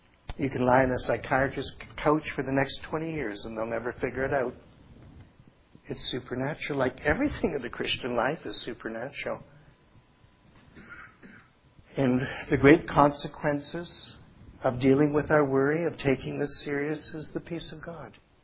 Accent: Windsor, Ontario, Canada; moved away as an adult; I grew up, I aged in Windsor. I was born in Windsor, lived there till I was 24.

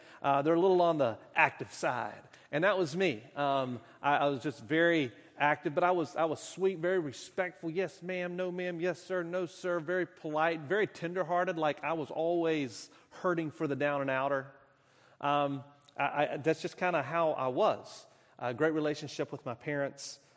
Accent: North Carolina, United States; born or raised there; also born or lived in Tennessee, United States

